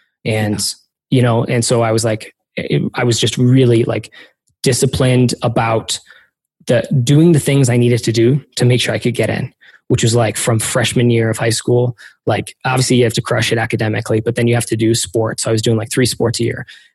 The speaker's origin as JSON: {"language": "English", "region": "Michigan", "country": "United States", "tie": "born or raised there", "also_born_or_lived": "Illinois / New York", "said": "I was born in the Chicagoland area and then went to high school in Michigan, West Michigan, and then went to college in New York, West Point, and then joined the Army after that."}